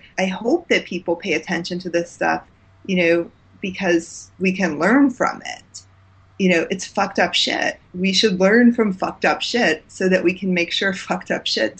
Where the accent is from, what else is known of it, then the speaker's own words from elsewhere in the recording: Texas, United States; also born or lived in Bay City / Alvin / Missouri City; Well, I was born in Bay City, Texas. And then we lived in a place called Alvin, Texas for a while, but we moved to Missouri City, Texas.